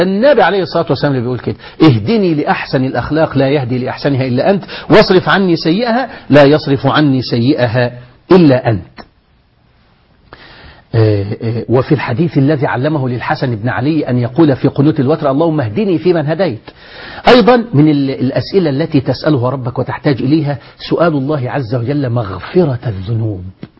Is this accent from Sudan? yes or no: no; Egypt; أصل الناس اتعودت عندنا في مصر كده، تعودنا ربنا يهديك على انه هو يعني مجرم أثيم عتل زنيم